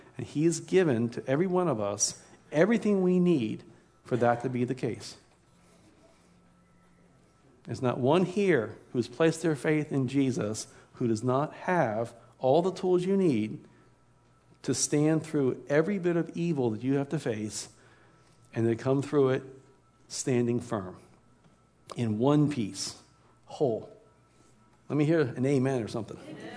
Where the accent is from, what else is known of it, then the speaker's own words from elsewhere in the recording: Baltimore, Maryland, United States; and now Baltimore, my hometown, was at stake.